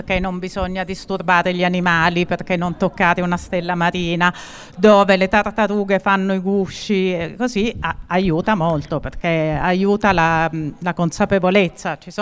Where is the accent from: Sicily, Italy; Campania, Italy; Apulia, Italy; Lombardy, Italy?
Apulia, Italy; Taranto; io sono pugliese, sono nata a Taranto